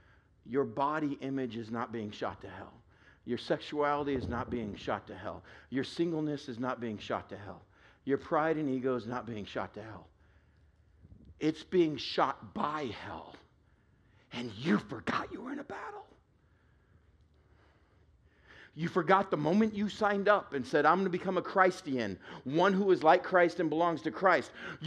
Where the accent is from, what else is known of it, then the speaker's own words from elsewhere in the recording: Texas, United States; I grew up in West Texas. I know what heat is.